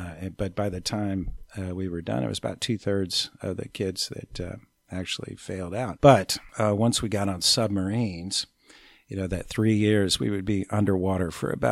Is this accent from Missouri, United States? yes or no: no; Canton, Ohio, United States; Canton, Ohio, to be exact. The home of the Pro Football Hall of Fame